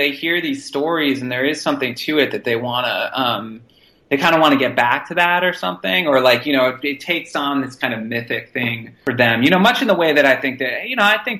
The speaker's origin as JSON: {"language": "English", "town": "Boston", "region": "Massachusetts", "country": "United States", "tie": "born or raised there", "said": "like I grew up in Boston, but I definitely, you know, I had friends who were from New York"}